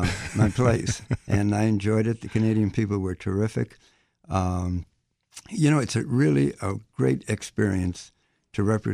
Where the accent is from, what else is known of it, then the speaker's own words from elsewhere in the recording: England, United Kingdom; born there; No, I was born in England.